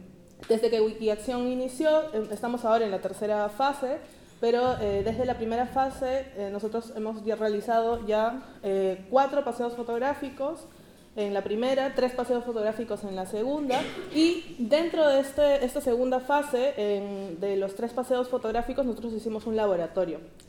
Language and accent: Spanish; Cusco, Peru; venimos pues de Lima, de Ancash y yo de Cusco.